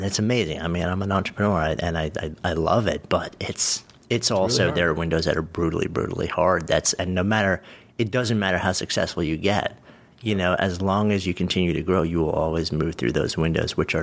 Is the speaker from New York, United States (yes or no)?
yes; Port Washington, New York, United States; Not too far from me. I was Port Washington kid.